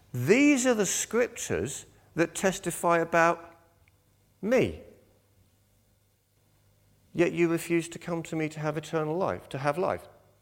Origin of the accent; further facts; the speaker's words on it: Belgium; now in United Kingdom; I grew up in Belgium, which is why I wave my hands a lot, because that's what everyone over there does.